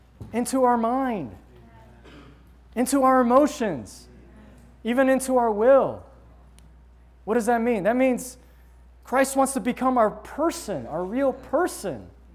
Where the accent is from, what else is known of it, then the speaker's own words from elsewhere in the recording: Taiwan; born there; English is a second language; moved away; I wasn't born in this country, and so I was born in Taiwan.